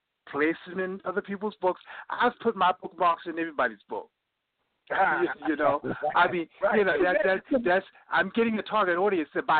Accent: Baltimore, Maryland, United States; I'm from Bmore, bruh.

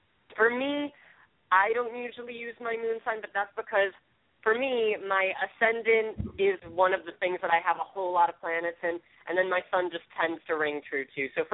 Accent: Philadelphia, Pennsylvania, United States; I was with a friend at the Philadelphia Art Museum. I'm from Philadelphia.

